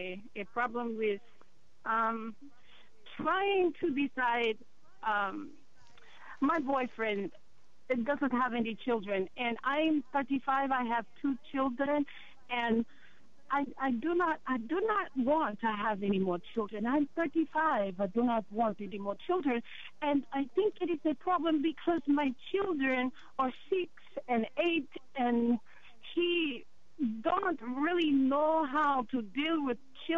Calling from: Atlanta, Georgia, United States; I'm calling from Atlanta.

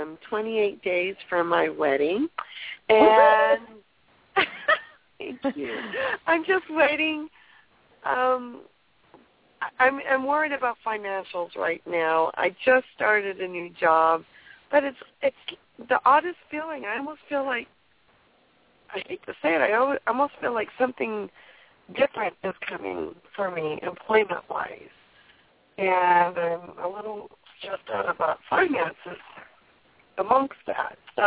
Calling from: California, United States; I'm calling from California.

